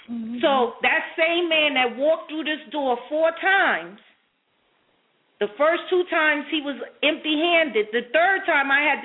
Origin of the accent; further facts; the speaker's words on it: Brooklyn, New York, United States; I'm living in New York. I'm from Brooklyn, New York.